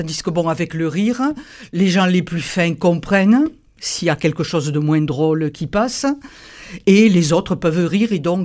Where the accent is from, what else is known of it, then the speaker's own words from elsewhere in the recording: England, United Kingdom; Je suis anglais